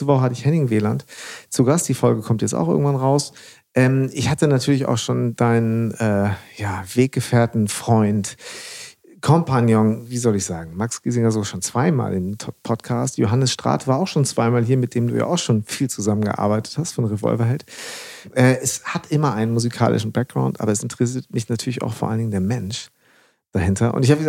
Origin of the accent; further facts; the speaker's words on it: Münster, North Rhine-Westphalia, Germany; in meiner Heimatstadt in Münster.